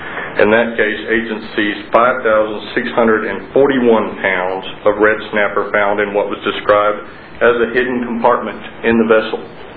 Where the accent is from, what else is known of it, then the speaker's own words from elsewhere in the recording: Austin, Texas, United States; proud fifth generation South Austinite.